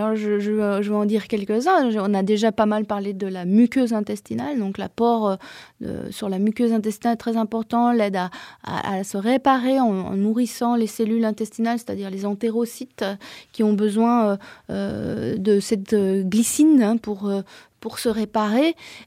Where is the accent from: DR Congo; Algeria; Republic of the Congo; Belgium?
Belgium; now in France; Alors oui, dans les pays comme la France, moi je suis belge, en Belgique on est aussi assez proche du bouillon encore, des plats mijotés